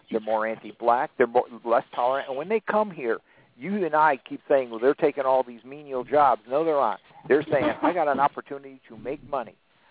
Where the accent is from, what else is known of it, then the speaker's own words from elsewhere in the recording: Connecticut, United States; I attended a graduation ceremony back in my home state of Connecticut, for a lady who used to work for me.